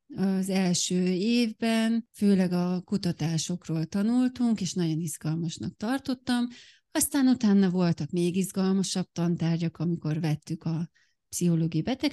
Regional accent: Harkány, Baranya, Hungary; én egyébként Harkányból származom, Pécsre vettek föl

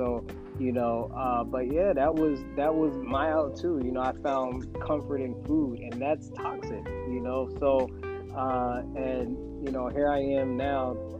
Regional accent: New Jersey, United States; I had friends abroad, I'm from New Jersey, so I have friends in New Jersey.

